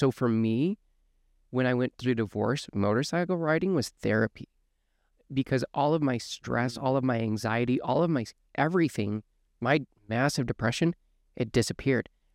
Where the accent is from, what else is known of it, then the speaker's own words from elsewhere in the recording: Utah, United States; You know, growing up in Utah, one of the very popular things for parents to do is get your kids into like dancing, art, music.